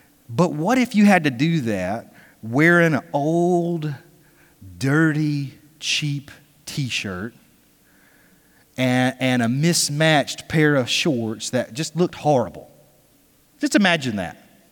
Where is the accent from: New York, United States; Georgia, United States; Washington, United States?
Georgia, United States; Douglas; so we drove over to my hometown in Douglas, Georgia, spent the day with them and my sister and my dad.